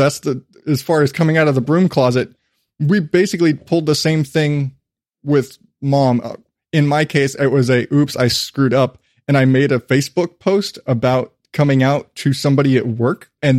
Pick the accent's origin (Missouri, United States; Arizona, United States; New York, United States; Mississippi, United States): Arizona, United States; Phoenix; also born or lived in Morenci; when I was a kid, I lived in Phoenix, but I was born in Morenci, which is a tiny little mining town in southeastern Arizona